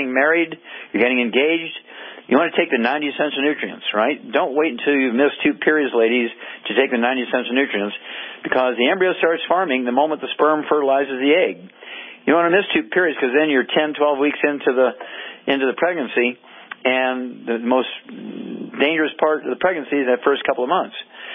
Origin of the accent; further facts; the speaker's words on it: Missouri, United States; let's go out to my home state, Missouri, and Carrie.